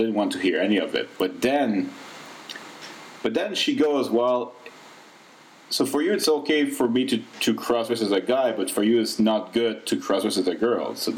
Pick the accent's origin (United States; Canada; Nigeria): Canada; first language French; English is a second language; So being Canadian, I learned French and English. My first language is French, second is English. When I was a kid, I learned some German, I learned some Arabic, but then I forgot all of that.